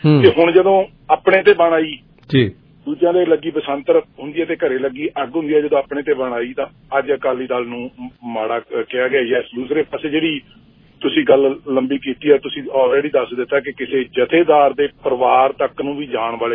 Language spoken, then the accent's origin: Punjabi; Muktsar, Punjab, India; ਇੱਕ ਸਾਡੇ ਇਲਾਕੇ ਦੇ ਵਿਚ ਵੀ, ਮੇਰਾ ਇਲਾਕਾ ਮੁਕਤਸਰ ਸਾਹਿਬ ਦਾ ਹੈ